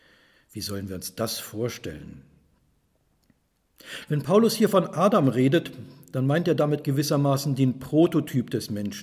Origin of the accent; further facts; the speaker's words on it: Germany; Ich bin Deutscher, gehöre also zum Volk der Dichter und Denker